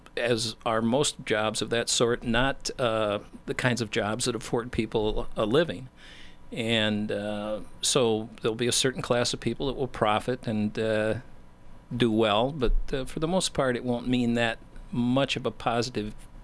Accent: Chicago, Illinois, United States; I'm from back east. I'm a refugee from Chicago.

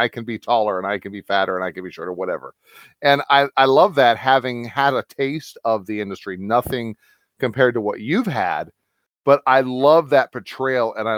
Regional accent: Virginia, United States; I grew up in Virginia about 45 minutes away from DC.

